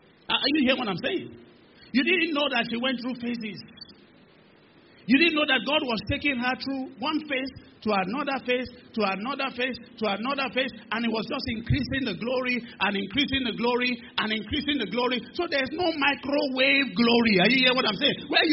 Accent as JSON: {"language": "English", "town": "Ibadan", "region": "Oyo", "country": "Nigeria", "tie": "born or raised there", "said": "I didn't grow up in Lagos. I'm born and bred in Ibadan. I went to school in Ibadan. All the schools I went is in Ibadan."}